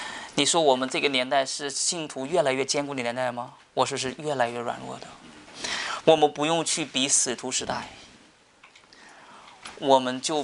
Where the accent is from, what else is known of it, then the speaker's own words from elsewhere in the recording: Shanxi, China; 但是我们是我们山西人，我们知道在山西死了好多宣教士